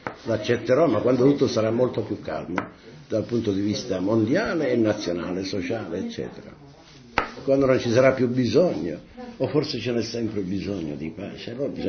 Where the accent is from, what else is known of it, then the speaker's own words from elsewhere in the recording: Messina, Sicily, Italy; sono di Messina, tanto per... Io ci tengo.